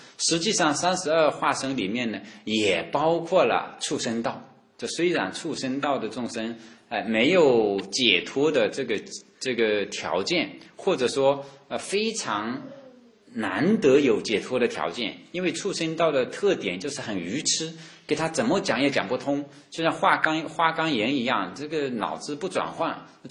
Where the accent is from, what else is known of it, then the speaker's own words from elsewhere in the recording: Wenzhou, Zhejiang, China; 如果没有注册的，我们温州就有4000所了，就占据了很多。所以我们温州人呢